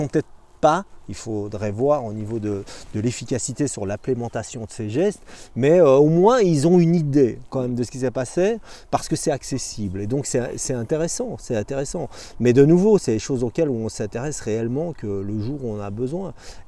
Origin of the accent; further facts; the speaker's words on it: Belgium; now in France; C'est quelque chose qui s'est complètement perdu ici ou même chez nous, chez moi en Belgique, même si maintenant je suis sartois d'adoption